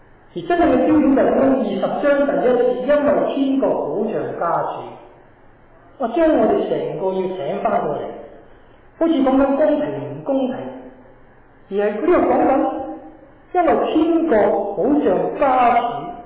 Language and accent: Cantonese; Hong Kong; 我哋香港人有句说话，人搵工，工搵人